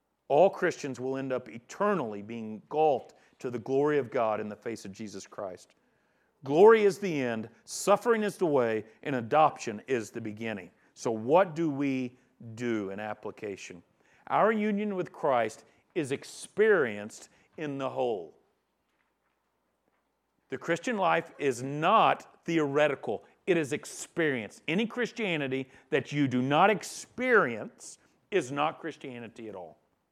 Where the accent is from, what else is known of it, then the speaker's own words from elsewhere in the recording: United States; I'm an American, so I don't care.